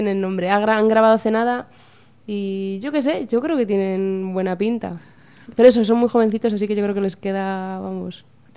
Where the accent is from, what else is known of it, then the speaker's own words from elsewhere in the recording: Madrid, Community of Madrid, Spain; Es que yo soy de Tetuán, o sea, mi barrio es Tetuán